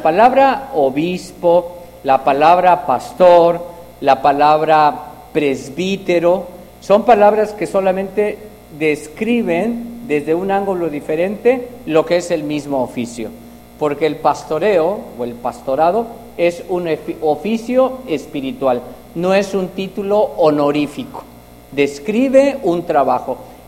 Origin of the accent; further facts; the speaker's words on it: Mexico; accent: Mexican; Si se me sale el acento mexicano, es que pasé un rato allá en la tierra. Y que lo soy también, sí, en primer lugar.